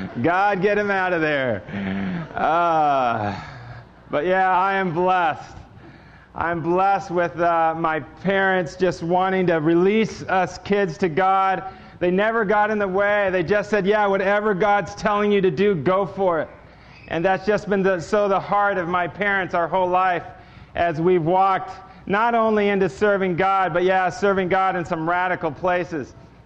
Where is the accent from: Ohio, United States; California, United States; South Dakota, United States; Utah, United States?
California, United States; Manhattan Beach; I got two sisters and a mom and dad, and we grew up in Manhattan Beach, California, and I loved growing up there.